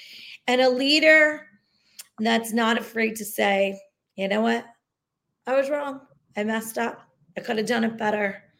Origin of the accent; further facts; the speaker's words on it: Philadelphia, Pennsylvania, United States; not because we're from Philly, but that whole Rocky vibe